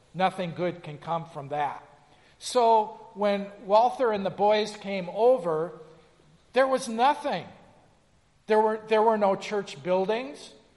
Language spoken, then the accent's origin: English; Dallas, Texas, United States; When I was growing up in West Dallas, they had excommunications every year.